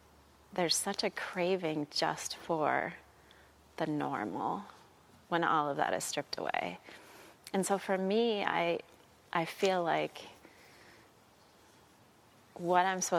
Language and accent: English; United States; I'm an American growing up in the late 20th into the 21st century with Christian worldview